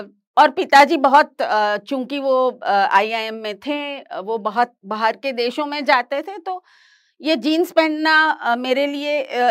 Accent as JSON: {"language": "Hindi", "town": "Ahmedabad", "region": "Gujarat", "country": "India", "tie": "born or raised there", "said": "मैं अहमदाबाद गुजरात में पैदा हुई और बचपन तो वैसे ही हंसते खेलते गुजर गया। जो मेरे पिताजी थे वो अहमदाबाद के इंडियन इंस्टीट्यूट ऑफ मैनेजमेंट में प्रोफेसर थे और माताजी थी वो शिक्षिका थी, तो घर में तो एक मध्यम वर्ग का माहौल था।"}